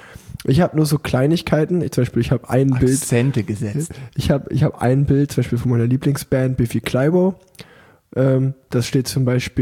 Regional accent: Unna, North Rhine-Westphalia, Germany; ihr müsst euch vorstellen, in Unna, wo ich groß geworden bin, da gab es mal so einen Bolzplatz.

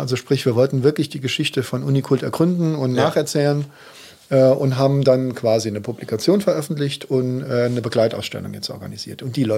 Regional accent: Köllerbach, Saarland, Germany; Ich komme ja auch aus Köllerbach, deswegen macht mich das natürlich besonders stolz.

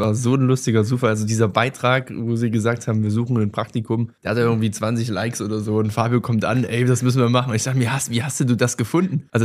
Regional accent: Gera, Thuringia, Germany; Wir kommen beide aus Gera, sind hier aufgewachsen und wir lieben die Stadt

